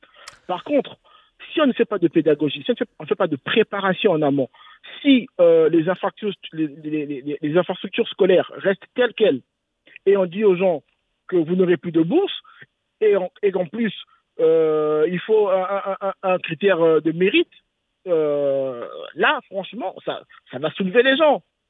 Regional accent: Brazzaville, Republic of the Congo; moi, je suis congolais de Brazzaville

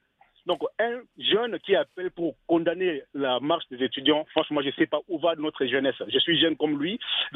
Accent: Kinshasa, DR Congo; Oui, madame, je suis congolais comme lui. Lui, il est de Lubumbashi, moi, je suis de Kinshasa.

